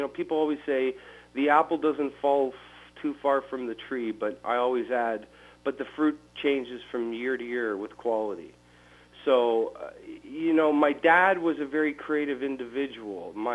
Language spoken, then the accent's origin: English; Canada; I am a Canadian Roman. I'm Slovak, is my background. My dad was born there. My mom was born here.